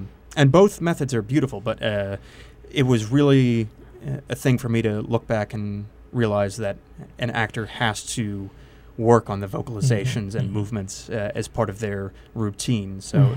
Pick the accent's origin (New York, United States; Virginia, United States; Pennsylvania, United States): Pennsylvania, United States; And then I went over, it's like, oh, where are you from? Pennsylvania. And it's like they had it immediately.